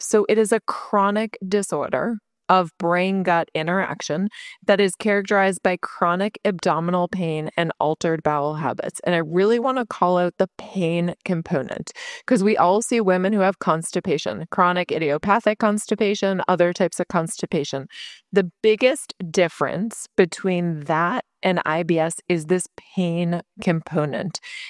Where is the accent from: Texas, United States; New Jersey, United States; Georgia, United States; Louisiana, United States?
Georgia, United States; Atlanta; I'm a PA from Atlanta, Georgia.